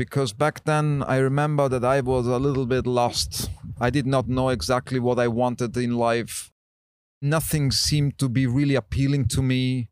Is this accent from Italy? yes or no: yes; Italy; also born or lived in Austria; Well, I am Austrian. I was made in Austria. I was born in Austria. 1986. That's when my mom decided to pack all her stuff and move to Italy with my brother, who was 3 years old at the time. I was 6 years old.